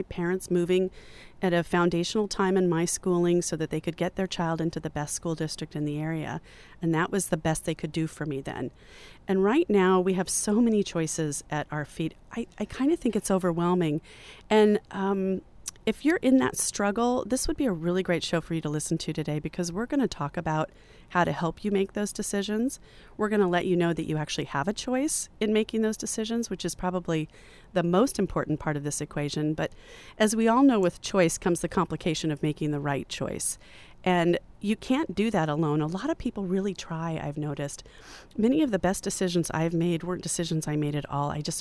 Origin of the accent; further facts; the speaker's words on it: Riverside, California, United States; I mentioned that because I grew up in Riverside.